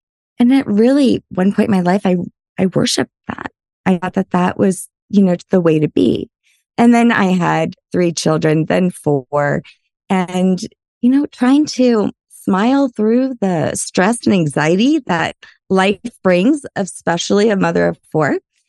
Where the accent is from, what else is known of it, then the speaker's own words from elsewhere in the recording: Louisiana, United States; I'm from Louisiana. So that deep rooted Southern hospitality is a real thing, right?